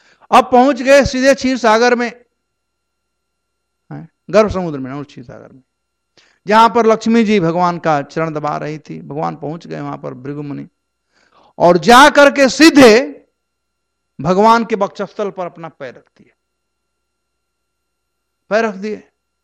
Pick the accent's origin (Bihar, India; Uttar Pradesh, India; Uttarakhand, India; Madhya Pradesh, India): Bihar, India; मैं बिहार से हूं